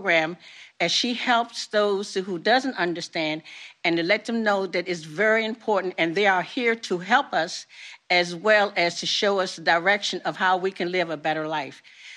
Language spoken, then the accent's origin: English; Washington, District of Columbia, United States; I am born and raised in Washington, D.C.